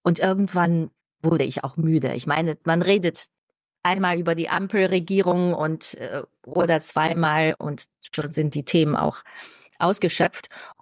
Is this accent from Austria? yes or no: no; China; German is a second language; also born or lived in Germany; erstens ist es meine Heimat und ich habe in China auch meine neue Liebe gefunden und ich genieße mein privates Leben hier.